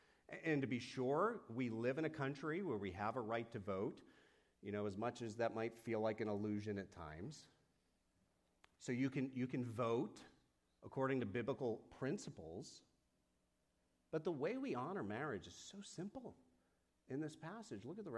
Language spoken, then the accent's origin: English; New England, United States; I don't know if you know this, I'm from New England. We don't feel things.